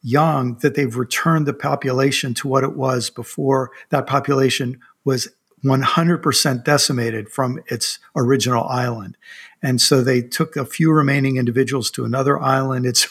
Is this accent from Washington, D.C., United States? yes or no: yes; Washington, D.C., United States; I grew up outside of Washington, D.C., so I was part of that Washington to New York megalopolis.